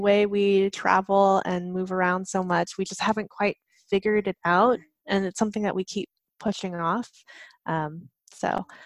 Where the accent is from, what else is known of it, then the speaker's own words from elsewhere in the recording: San Diego, California, United States; born there; So my parents immigrated over from Taiwan. I was born in San Diego, actually.